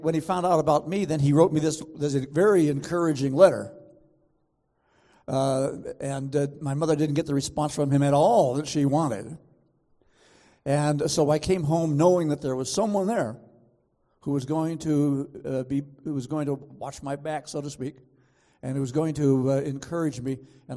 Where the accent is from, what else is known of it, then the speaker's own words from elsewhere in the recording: California, United States; I'm from California originally, and went to college for my bachelor's degree in Rochester, New York, the University of Rochester.